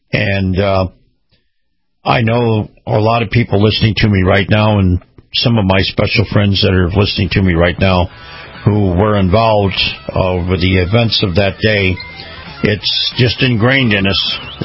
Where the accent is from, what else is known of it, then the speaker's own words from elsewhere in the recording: United States; You know, you don't listen, you know, I'm an American first. Everything else comes after that.